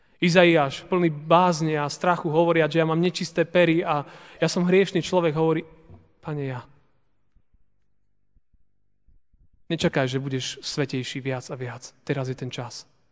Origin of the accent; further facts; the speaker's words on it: eastern Slovakia, Slovakia; A nie preto, že možno sme z východu, východniari a sme boli zvyknutí možno na Bardejov, kde bolo 400-500 ľudí a všetky vekové kategórie.